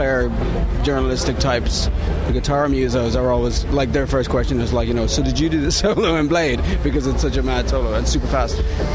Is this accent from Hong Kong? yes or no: no; Ireland; I don't really have a dog in the race because I'm Irish, so I don't...